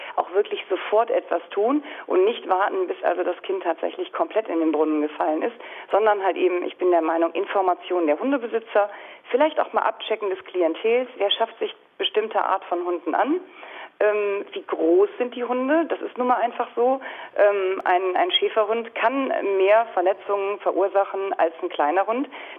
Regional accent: Lower Saxony, Germany; wir haben in Niedersachsen, ich komme aus Niedersachsen

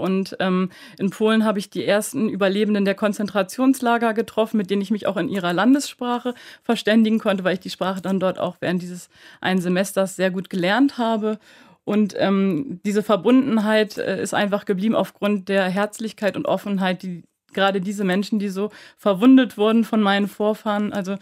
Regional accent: Bremen, Germany; now in Bad Arolsen, Germany; weil als Bremerin zieht es mich natürlich an die Küste.

